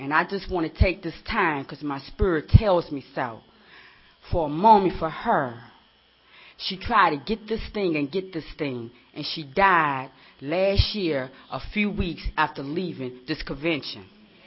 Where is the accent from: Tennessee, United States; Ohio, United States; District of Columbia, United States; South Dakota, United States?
District of Columbia, United States; Washington; I'm from the hood of D.C. So I'm a starter. … And I'm from Washington, D.C. Born and raised.